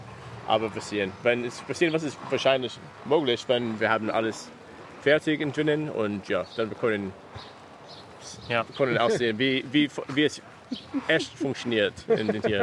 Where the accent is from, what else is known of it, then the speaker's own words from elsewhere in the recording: United States; German is a second language; now in Germany; Wir kommen aus den USA